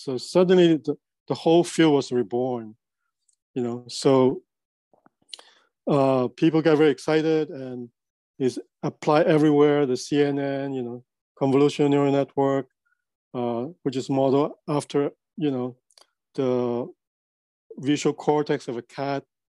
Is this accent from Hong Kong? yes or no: yes; Hong Kong; English is a second language; now in United States; I grew up in Hong Kong, but then I moved to US in 1994, just before the turnover.